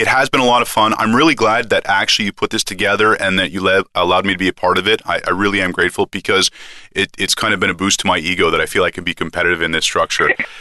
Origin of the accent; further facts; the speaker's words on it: Canada; I don't know if it's because I'm Canadian.